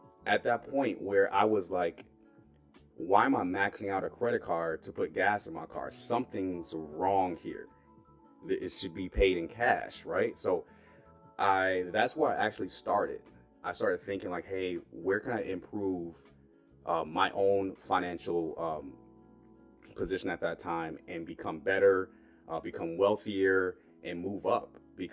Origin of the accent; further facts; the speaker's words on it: Michigan, United States; So for everybody that doesn't know, I was born and raised in Michigan. So my parents, my dad was a cop for Wayne County and my mom worked for Ford for 30 years.